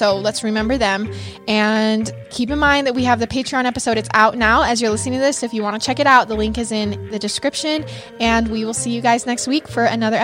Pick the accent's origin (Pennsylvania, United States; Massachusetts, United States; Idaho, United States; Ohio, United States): Idaho, United States; I will say growing up in Idaho, I did hear a lot more rumors about this case